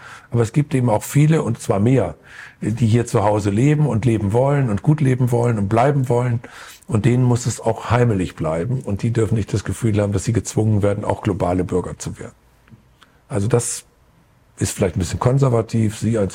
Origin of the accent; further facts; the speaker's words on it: Burgwedel, Lower Saxony, Germany; In meine Heimatgemeinde Burgwedel ist eine Familie gekommen aus Afghanistan.